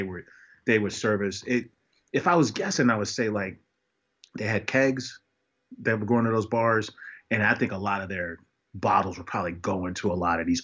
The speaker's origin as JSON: {"language": "English", "region": "Wisconsin", "country": "United States", "tie": "born or raised there", "said": "Well, I grew up in Wisconsin."}